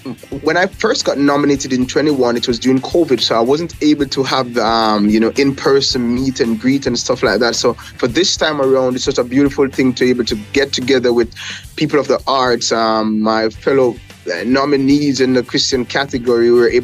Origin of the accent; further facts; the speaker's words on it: Falmouth, Trelawny, Jamaica; also born or lived in Montego Bay; I'm originally from Jamaica. I was born in Montego Bay and I grew up in Falmouth and went to Harrison Memorial High School in Montego Bay.